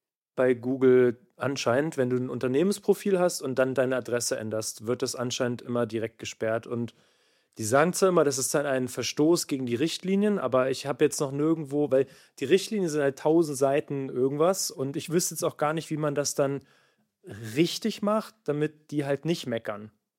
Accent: Thuringia, Germany; born there; wir kommen ja gebürtig hier aus der Region. Ich aus Thüringen, das ist jetzt noch ein bisschen weiter weg

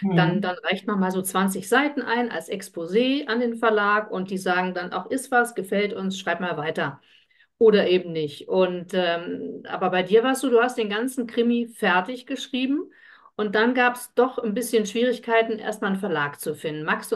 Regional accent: Rhineland, Germany; da komme ich als Rheinländerin.

